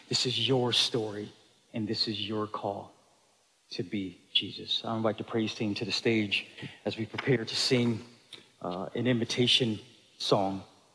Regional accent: Buffalo, New York, United States; My wife grew up in Flint, Michigan. I grew up in Buffalo, New York. The best way to describe Flint and Buffalo is Ghetto with a capital G.

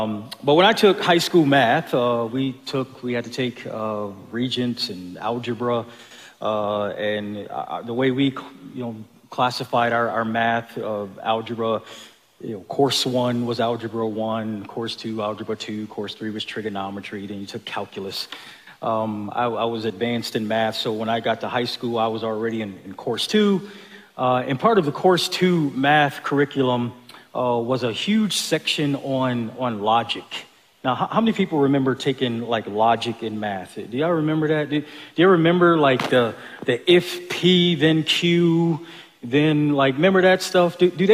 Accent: Buffalo, New York, United States; I'm planning a trip to my hometown of Buffalo to celebrate my 30-year high school reunion.

